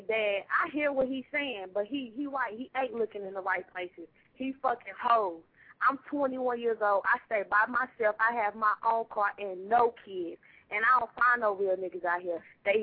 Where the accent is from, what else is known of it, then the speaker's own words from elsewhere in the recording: Charlotte, North Carolina, United States; I'm from Charlotte.